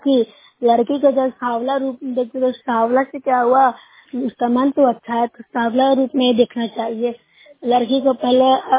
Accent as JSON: {"language": "Hindi", "region": "Bihar", "country": "India", "said": "मैं road side block से हूँ, जिला नालंदा के निवासी हूँ।"}